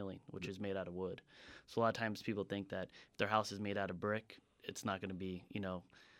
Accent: Phoenix, Arizona, United States; Yeah, I'm born and raised here.

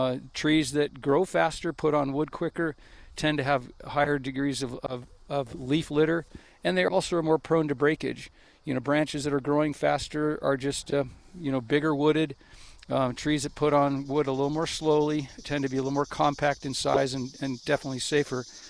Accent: Pine, Arizona, United States; the tree platform or treehouse we had as kids growing up in Pine, Arizona

